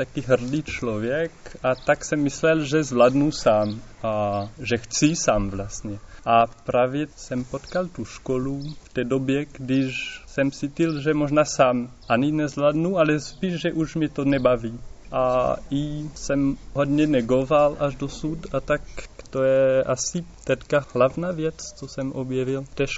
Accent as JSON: {"language": "Czech", "town": "Grenoble", "region": "Auvergne-Rhône-Alpes", "country": "France", "second_language": "Czech", "moved": "yes", "lives_now": "Prague, Czechia", "said": "Já jsem Francouz původně. Je to prý slyšet. Od Grenoblu. A žiju teďka už 3 roky už žiju v Čechách. A teďka tak 2 roky v Praze a teďka v Jižní."}